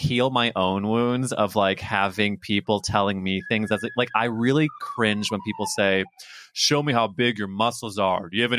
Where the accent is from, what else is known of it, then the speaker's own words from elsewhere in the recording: Missouri, United States; But I'm from Missouri, and it's like I'm healing through these children